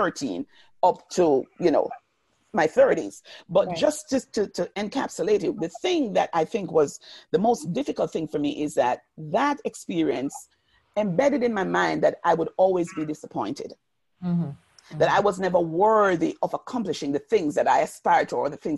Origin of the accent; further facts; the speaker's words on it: Jamaica; because I lived in the islands. I'm Jamaican, in case you missed it. I lived in the islands.